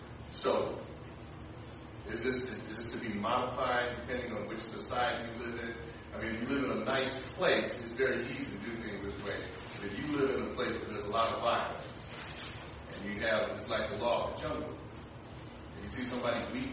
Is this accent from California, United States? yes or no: yes; Watts, California, United States; Chris, can I say this? I grew up in Watts.